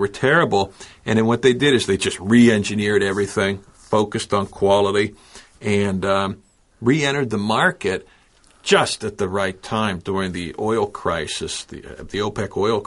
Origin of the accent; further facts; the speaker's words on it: South Korea; And because growing up in Korea, it's a fairly closed society.